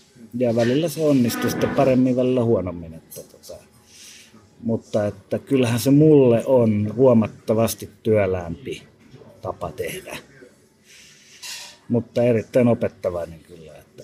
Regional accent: Savonia, Finland; mä oon ensinnäkin äidin suvun puolelta, niin olen Savosta päin kotoisin

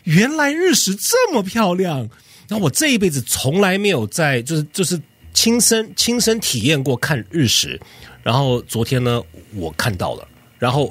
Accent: Los Angeles, California, United States; 我在洛杉矶长大的，

